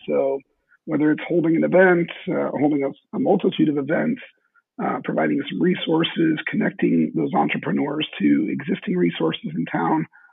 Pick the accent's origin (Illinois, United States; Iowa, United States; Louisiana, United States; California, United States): Illinois, United States; Peoria; And I always brought up, you know, hey, I'm from Peoria.